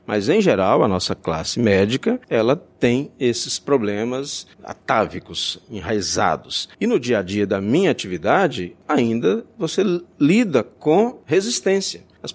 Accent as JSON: {"language": "Portuguese", "region": "Minas Gerais", "country": "Brazil", "tie": "born or raised there", "said": "Minas Gerais, que é a minha terra, a sua também, já tem um perfil mais conservador, né?"}